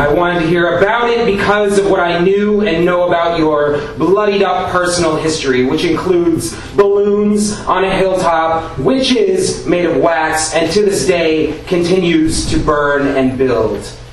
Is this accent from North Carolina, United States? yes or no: no; Philadelphia, Pennsylvania, United States; we are from Philadelphia, various parts